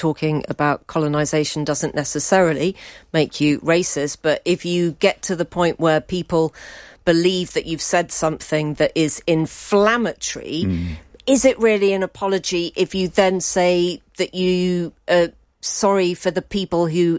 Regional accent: Poland; English is a second language; now in United Kingdom; my proud as a peacock moment was getting my British citizenship. I'm from Poland. I graduated from the University of Leicester.

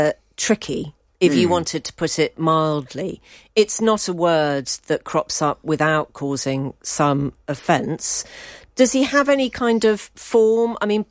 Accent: Poland; English is a second language; now in United Kingdom; my proud as a peacock moment was getting my British citizenship. I'm from Poland. I graduated from the University of Leicester.

